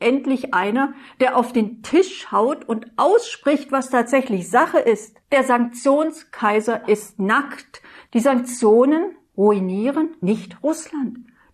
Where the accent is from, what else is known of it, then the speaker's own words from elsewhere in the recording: East Germany, Germany; Ich kenne sowas noch aus meiner Kindheit in der DDR.